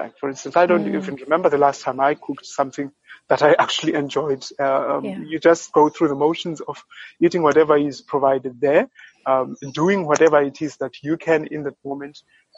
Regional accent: South Africa; I come from South Africa with a high prevalence of HIV.

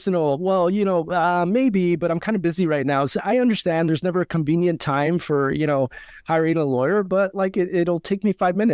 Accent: Los Angeles, California, United States; I grew up in a community. I grew up in East

